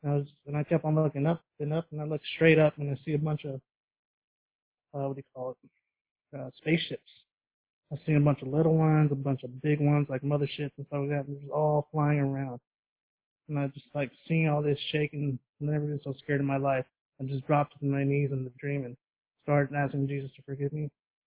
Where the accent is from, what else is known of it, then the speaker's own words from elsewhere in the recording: California, United States; Because I grew up there, but I was born in Bakersfield. It's like a little small town north of Bakersfield.